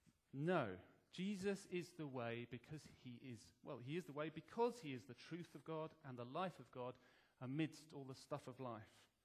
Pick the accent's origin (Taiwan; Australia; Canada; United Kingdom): United Kingdom; England; I also read a book about being English recently, and there's one whole chapter on weather talk and about how we English do weather talk.